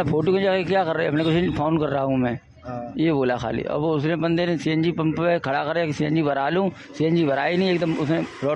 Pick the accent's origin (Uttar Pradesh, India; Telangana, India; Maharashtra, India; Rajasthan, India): Uttar Pradesh, India; Etah; Sir मैं UP के रहने वाला हूँ, एटा डिस्ट्रिक्ट का। सर मैं राजीव नगर में रहता हूँ।